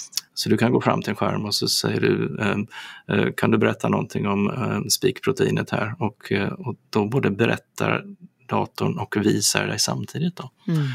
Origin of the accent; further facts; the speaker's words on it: Gothenburg, Västra Götaland County, Sweden; Vi är lite göteborgare i gänget här